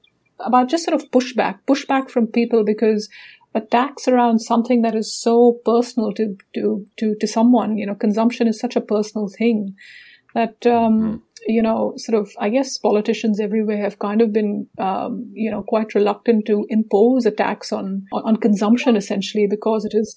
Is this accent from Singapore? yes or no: yes; Singapore; also born or lived in India; now in Australia; Well, actually, I was born in India, raised in Singapore, and now living in Australia.